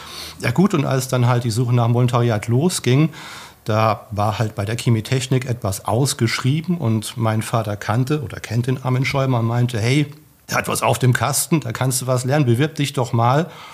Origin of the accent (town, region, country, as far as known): Germany